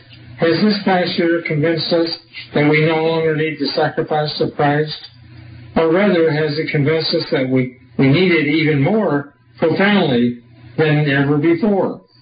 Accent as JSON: {"language": "English", "region": "Texas", "country": "United States", "tie": "born or raised there", "also_born_or_lived": "Southern California", "said": "In August of 1981, I moved back to Texas from Southern California in order that I could spend some time with my earthly mother, who was still living on a farm where I had lived before going away to Ambassador College in Pasadena, California"}